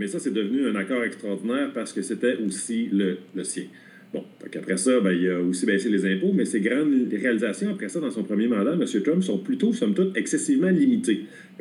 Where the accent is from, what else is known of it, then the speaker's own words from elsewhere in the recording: Quebec, Canada; au nord de la frontière, chez nous, au Québec et au Canada